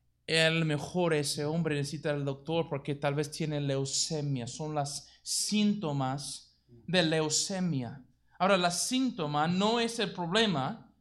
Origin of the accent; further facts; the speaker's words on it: United States; yo, como especialmente norteamericano, que mi ministerio está basado aquí en este país